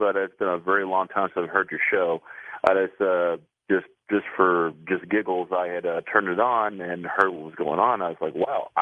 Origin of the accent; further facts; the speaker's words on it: Cape Girardeau, Missouri, United States; I'm from Cape Girardeau, and we have the Trail of Tears right here through our town.